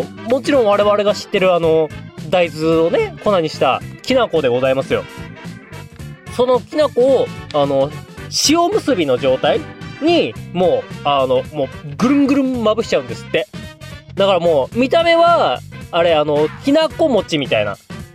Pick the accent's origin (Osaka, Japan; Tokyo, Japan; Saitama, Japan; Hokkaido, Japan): Hokkaido, Japan; 北海道出身ですけど